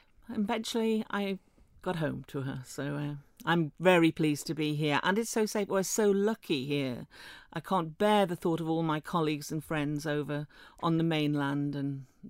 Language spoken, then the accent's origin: English; Isle of Man; It was. And I'm as Manx as the hills and very proud of it.